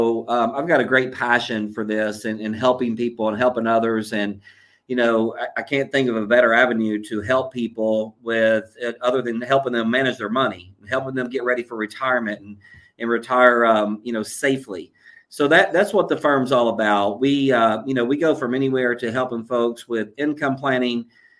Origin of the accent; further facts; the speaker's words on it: Dayton, Tennessee, United States; Born and raised in Dayton, Tennessee. So I'm right here from the Chattanooga area, lifelong.